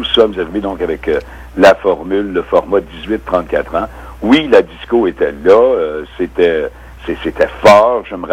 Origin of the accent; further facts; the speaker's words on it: Valcartier, Quebec, Canada; je viens de Valcartier, moi. Mm-hmm. Alors, j'ai fait mes débuts à l'école anglaise et tout ça.